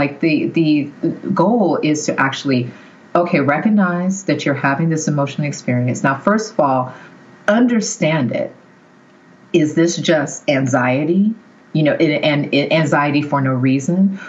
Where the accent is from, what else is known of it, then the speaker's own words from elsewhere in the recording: the South, United States; I grew up in the South and there just wasn't